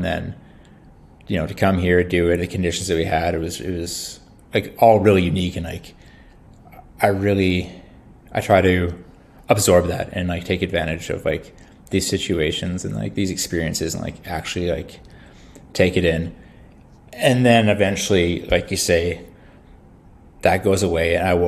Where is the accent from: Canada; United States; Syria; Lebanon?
Canada; Saskatchewan; growing up in Saskatchewan, like, you know, you were never going to get those really.